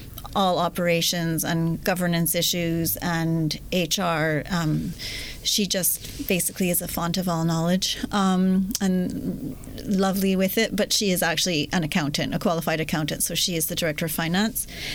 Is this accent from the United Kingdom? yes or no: no; Montreal, Quebec, Canada; I'm from Montreal in Canada. That's where I grew up.